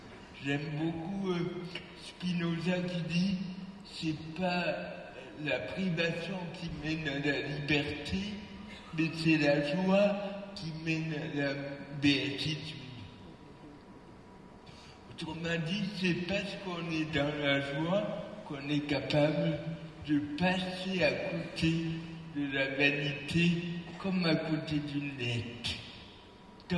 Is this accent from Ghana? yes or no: no; Switzerland; je suis suisse